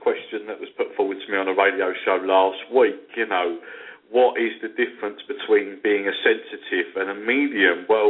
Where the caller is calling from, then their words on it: London, United Kingdom; I'm calling live from London.